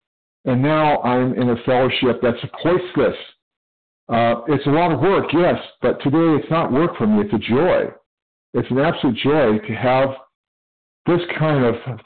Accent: California, United States; I am from California.

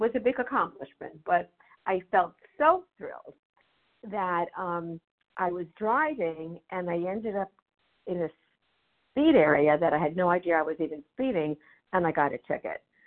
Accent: Florida, United States; I'm from Florida, but temporarily now calling from New York.

